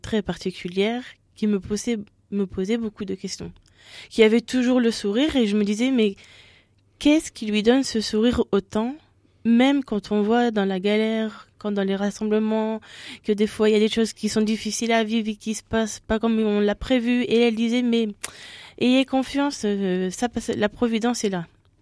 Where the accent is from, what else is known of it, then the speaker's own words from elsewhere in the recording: Hauts-de-France, France; Je suis d'origine pas de la Champagne, mais je suis ch'ti, du Nord. Voilà, du Nord Pas-de-Calais.